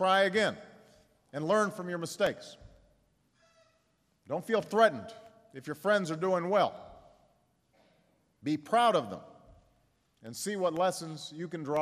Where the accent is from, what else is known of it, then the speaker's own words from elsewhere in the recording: Chicago, Illinois, United States; There are neighborhoods in my hometown of Chicago, and there are neighborhoods right here in Philadelphia